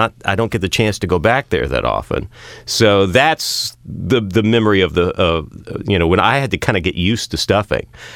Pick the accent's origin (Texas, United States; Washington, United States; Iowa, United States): Texas, United States; moved away; I grew up in Texas, and so it was interesting for me to transition from what that was traditionally to, you know, when I moved to the West Coast.